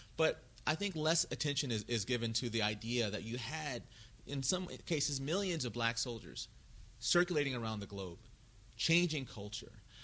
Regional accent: England, United Kingdom; also born or lived in Japan / California; so I grew up in England and Japan. I was born in California

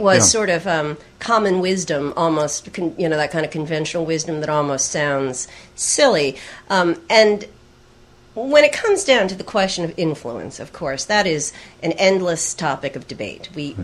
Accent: Oregon, United States; moved away as an adult; I'm a native Westerner. I'm from Oregon, and came back east only to go to college, and I am really, much as I love the West, though, a born-again Yankee.

